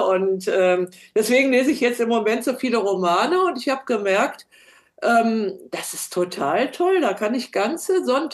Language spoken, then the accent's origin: German; Northern Germany, Germany; now in Bamberg, Germany